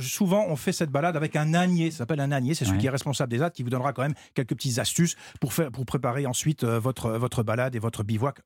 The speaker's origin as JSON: {"language": "French", "region": "Grand Est", "country": "France", "said": "Vous savez que je viens des Vosges et que j'aime beaucoup les forêts profondes."}